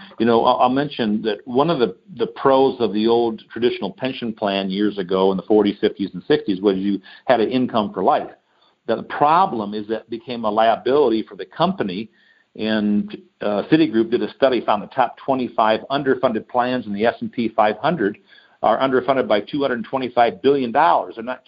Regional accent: Detroit, Michigan, United States; I'm from Detroit, so, you know, my blood is blue and gold.

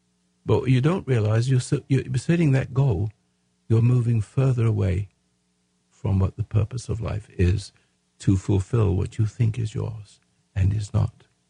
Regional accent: England, United Kingdom; So I didn't come from a country like that. I came from England, and education, basic education, was basically decent.

